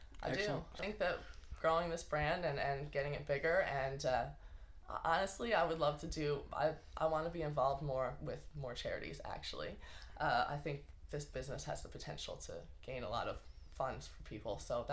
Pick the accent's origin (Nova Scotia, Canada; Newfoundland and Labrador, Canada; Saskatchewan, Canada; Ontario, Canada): Newfoundland and Labrador, Canada; Grand Falls-Windsor; now in St. John's, Canada; I'm a self-employed artist. I live in St. John's now, but I'm from Grand Falls, Windsor.